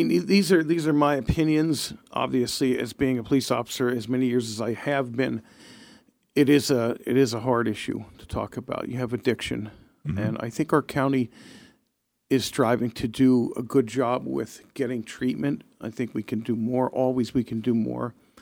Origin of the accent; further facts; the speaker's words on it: Tamaqua, Pennsylvania, United States; So I am from Tamaqua, specifically Walker Township, out by the Heisler's area. I grew up in hometown. I graduated from Tamaqua High School in 1990.